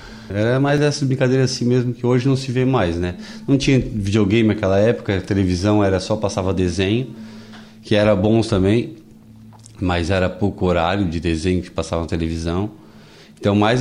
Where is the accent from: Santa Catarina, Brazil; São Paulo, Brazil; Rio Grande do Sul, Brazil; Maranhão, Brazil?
Santa Catarina, Brazil; Lauro Müller; nasci em Lauro Miller em 81, cresci aqui, participei a minha infância inteira aqui em Lauro Miller, nos anos 80, 90